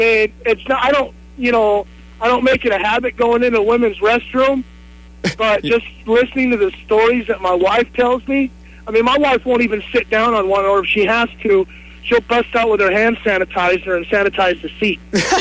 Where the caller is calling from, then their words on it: Baumholder, Rhineland-Palatinate, Germany; I'm the guy from Baumholder, Germany.